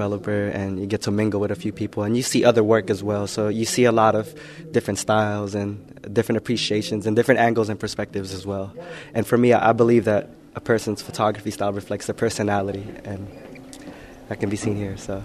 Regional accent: San Francisco, California, United States; I am from South of Market, and we are here today

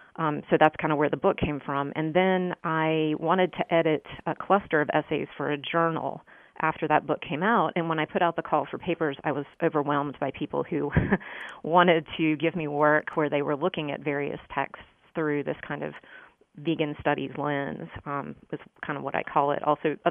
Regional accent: Greensboro, North Carolina, United States; And, you know, I grew up in Greensboro. My family is from this part of the state, Western North Carolina.

